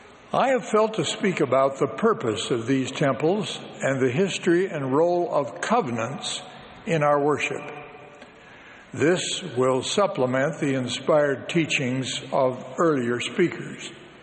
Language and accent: English; Utah, United States; born there; When I was born in Utah in 1932, our church membership was only about 700,000, clustered mostly in Utah and nearby states.